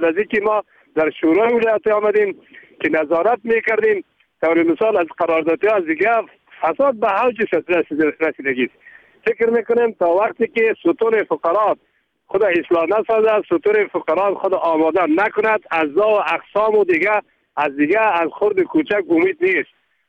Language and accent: Persian; Afghanistan; ما افغانی هستیم، ما افغانستان شمول هستیم، در افغانستان زندگی میکنیم